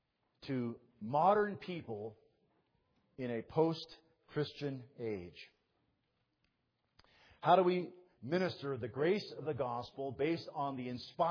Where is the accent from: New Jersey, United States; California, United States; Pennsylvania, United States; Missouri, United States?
California, United States; San Jose; I grew up in San Jose, California. And when I grew up, San Jose was really known for nothing more than plums and apricots, peaches and strawberries.